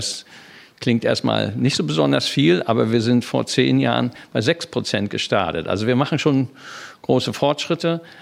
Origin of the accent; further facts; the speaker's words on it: Hamburg, Germany; Und als Hamburger weiß man das, wenn man von der Elbe spricht